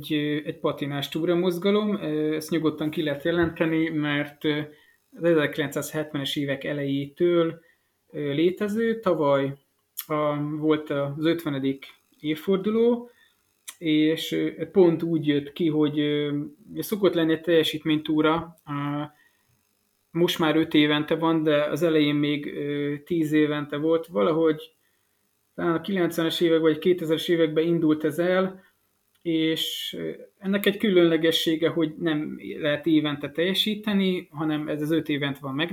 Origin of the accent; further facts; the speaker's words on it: Lajosmizse, Bács-Kiskun, Hungary; bár ugye Lajos Mezsei származású vagyok, kvázi az Alföldön születtem